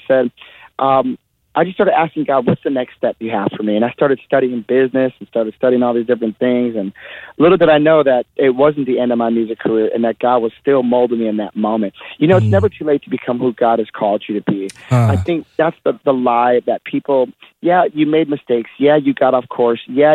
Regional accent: Milwaukee, Wisconsin, United States; I'm from Milwaukee. I'm just, you know, I'm pinching myself.

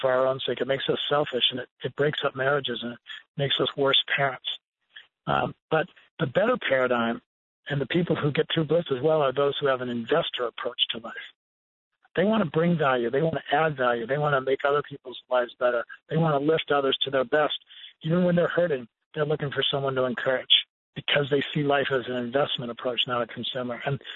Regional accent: Seattle, Washington, United States; the Seahawks finally had a quarterback get hurt, and that's my hometown.

